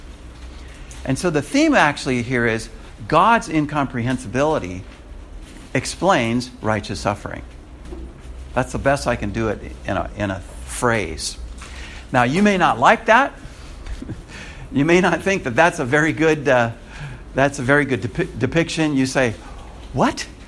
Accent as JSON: {"language": "English", "region": "California", "country": "United States", "said": "I think of that in relationship to my home state of California."}